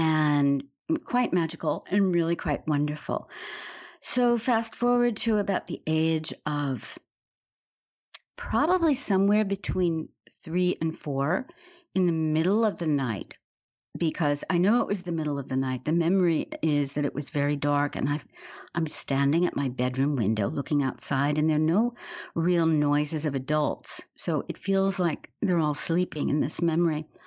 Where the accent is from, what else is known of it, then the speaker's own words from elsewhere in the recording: Chicago, Illinois, United States; born there; obviously I'm an American, as you can tell by the way that I'm speaking. I was born in Chicago, Illinois in the early 50s.